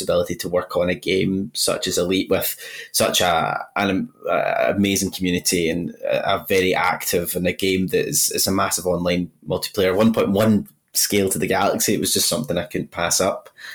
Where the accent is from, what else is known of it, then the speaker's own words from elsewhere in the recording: Glasgow, Scotland, United Kingdom; accent: Glaswegian; a lot of people couldn't understand my accent at first because I've got, because I'm Glaswegian, we speak a lot of slang.